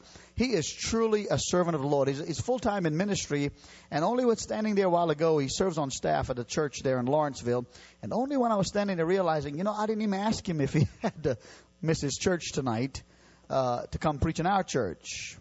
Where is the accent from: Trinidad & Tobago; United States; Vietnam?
Trinidad & Tobago; born there; And I'm an Indian of that descent, India, but I was not born in India. I was born in Trinidad. My ancestors are from India.